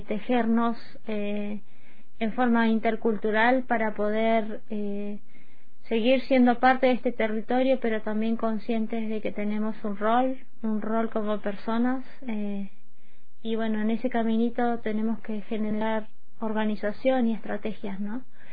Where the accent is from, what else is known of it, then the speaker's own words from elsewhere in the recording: Neuquén, Argentina; yo soy de acá de Neuquén Capital, del territorio mapuche